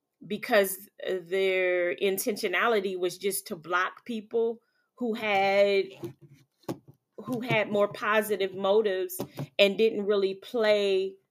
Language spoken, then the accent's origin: English; Dayton, Ohio, United States; Only reason why I weighed in on it is because I'm from Dayton, Ohio. And I do a lot of business outside of Dayton, Ohio.